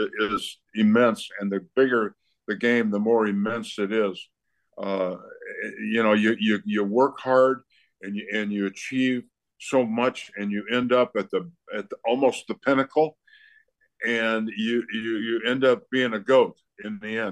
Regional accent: San Diego, California, United States; I was born and raised in San Diego.

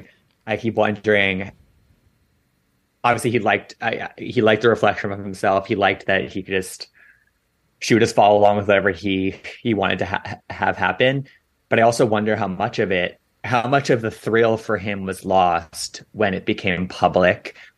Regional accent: Washington, District of Columbia, United States; Yes. Oh my God. My hometown.

